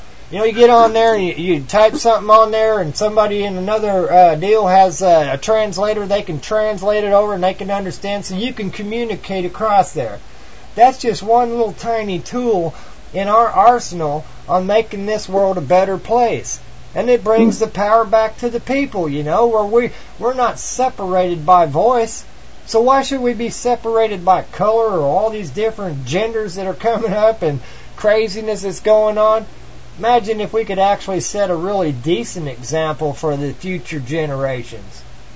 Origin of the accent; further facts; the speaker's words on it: Missouri, United States; Like, I'm from Missouri, so sometimes when I talk, I sound funny or something like that. I sound like a redneck.